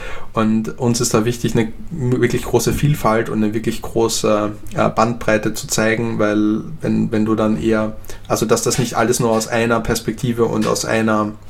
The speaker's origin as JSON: {"language": "German", "town": "Graz", "region": "Styria", "country": "Austria", "said": "Ich komme zum Beispiel ursprünglich aus Österreich, und aus Graz, wo ich herkomme"}